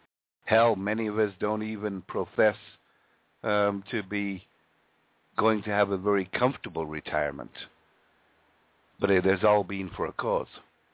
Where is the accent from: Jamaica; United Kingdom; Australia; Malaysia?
United Kingdom; Yorkshire and the Humber; when I grew up in Yorkshire, England, my kiddie years